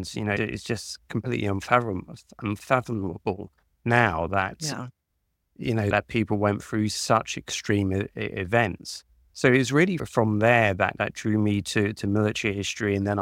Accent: United Kingdom; accent: British; you can probably tell that I have a British accent or an English accent, and I'm British.

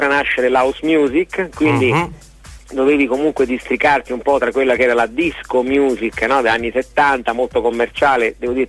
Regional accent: Rome, Lazio, Italy; Roma, la città, quella che sta al centro d'Italia.

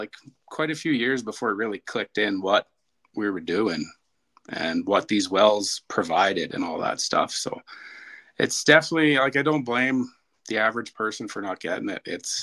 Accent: Saskatoon, Saskatchewan, Canada; I grew up actually in Sutherland, which is kind of a small town. It's on the east side of Saskatoon. It's still kind of a little pocket, but it's considered Saskatoon. That's where I grew up.

